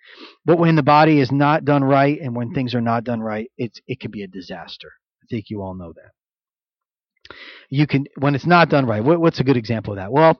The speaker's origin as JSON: {"language": "English", "region": "Florida", "country": "United States", "said": "I'm from Florida. I like warmer weather. I can handle coastal Georgia. It's not so much more north of Florida."}